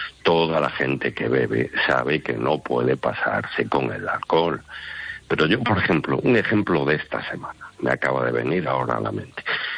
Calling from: Ferrol, Galicia, Spain; de Ferrol.

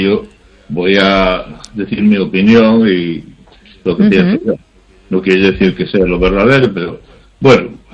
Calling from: Narón, Galicia, Spain; de Narón.

